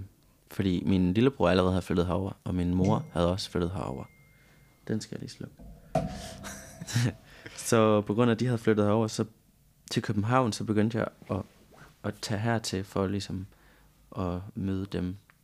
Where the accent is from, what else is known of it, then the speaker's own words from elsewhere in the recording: Barcelona, Catalonia, Spain; Danish is a second language; Jeg er blevet født i... Midt i sådan en indre by-agtig... Midt i Barcelona.